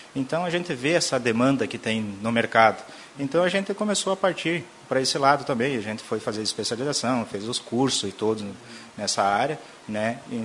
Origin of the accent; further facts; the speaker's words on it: Lagoa Vermelha, Rio Grande do Sul, Brazil; sou natural daqui de Lagoa Vermelha, né? Meus pais eram daqui da região, né? Meu pai aqui de Biaçá e minha mãe aqui de Caseiros, né? A gente morou aqui sempre, né?